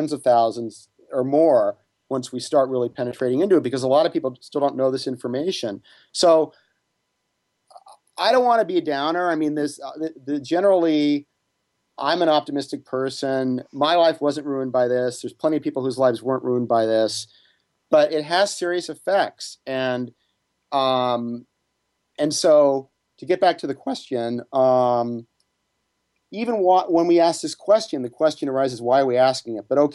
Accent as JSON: {"language": "English", "country": "United States", "tie": "born there", "said": "I'm an American. I was born in the U.S. A lot of males in the U.S. are circumcised."}